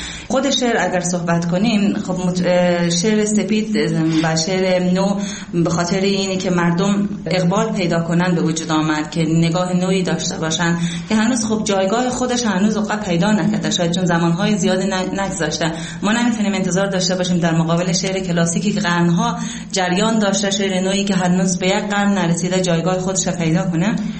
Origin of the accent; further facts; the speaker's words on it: Daykundi, Afghanistan; born there; also born or lived in Iran; متولد شهرستان دایکندی هستم و فارغ تحصیل ادبیات. 30 سال در ایران زندگی کردم و الان 6 سال میشه که در افغانستان حضور دارم.